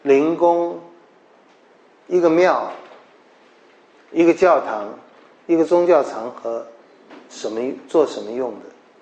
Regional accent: China; 我觉得我们华人在这方面尤其需要被提醒

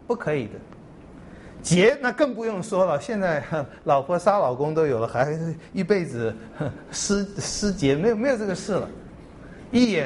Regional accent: China; 其实我们中国人，你看我们历史上这也不少，去打别的国家民族

